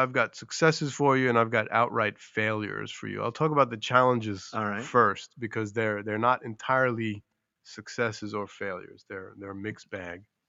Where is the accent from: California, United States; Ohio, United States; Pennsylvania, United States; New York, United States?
New York, United States; because I am a New Yorker. I am from a military family, and I did grow up in the East Coast of the United States.